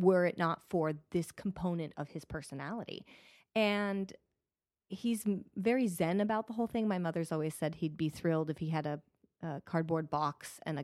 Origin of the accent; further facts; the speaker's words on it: Colorado, United States; No, I grew up in Colorado.